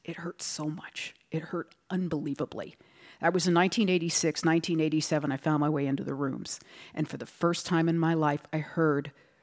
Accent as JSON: {"language": "English", "region": "New Jersey", "country": "United States", "tie": "born or raised there", "moved": "yes", "lives_now": "New Mexico, United States", "said": "Like, I'm growing up in New Jersey, okay? And here we are living in New Mexico now."}